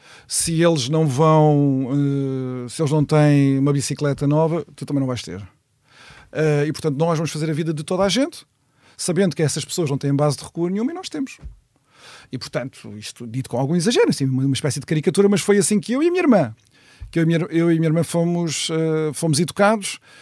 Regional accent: Setúbal, Portugal; eu acho que o facto de eles não serem de Setúbal fez-me crescer numa casa onde não havia charroques para falar como os setubalenses falam.

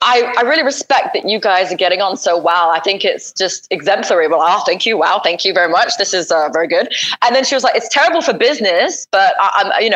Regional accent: Singapore; I always listened to Class 85 since when I was young in Singapore. Right. I grew up in Singapore.

